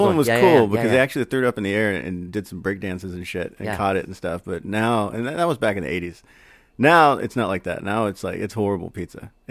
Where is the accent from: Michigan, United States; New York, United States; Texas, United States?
Texas, United States; Galveston; I'm from Galveston. I was born in Galveston, yeah.